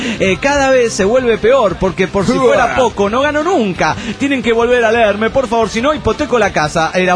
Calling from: San Luis, Argentina; de San Luis, República Argentina.

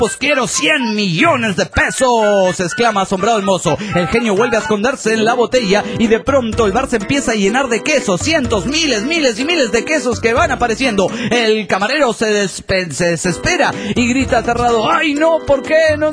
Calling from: Tijuana, Baja California, Mexico; de Tijuana.

